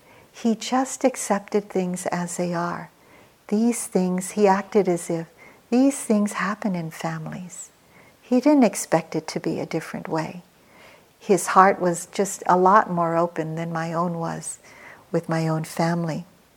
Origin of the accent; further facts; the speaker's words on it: Philippines; moved away as an adult; now in United States; I came to America with three small children as a single parent. I came from the Philippines.